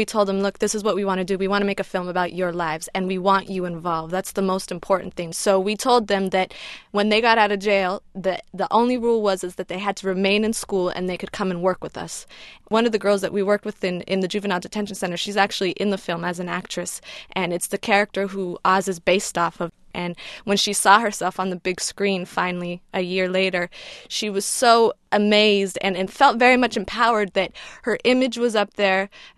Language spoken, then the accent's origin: English; Los Angeles, California, United States; also born or lived in Colombia; I was born in South America, in Colombia, but I grew up in Los Angeles, poor and in the hood.